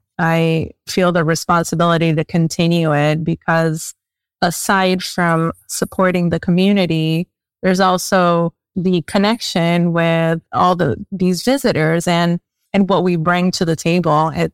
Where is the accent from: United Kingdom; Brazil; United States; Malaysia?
Brazil; also born or lived in Argentina; I was born in Argentina and raised in Brazil.